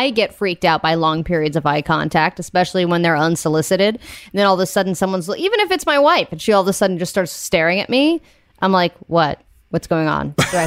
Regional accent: California, United States; in the San Mateo area up by my hometown in the Bay Area

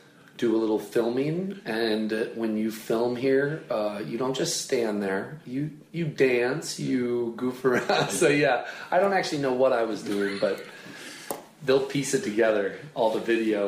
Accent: St. Paul, Minnesota, United States; born there; I was born in St. Paul. I like to say that my kind of sonic boom happened here.

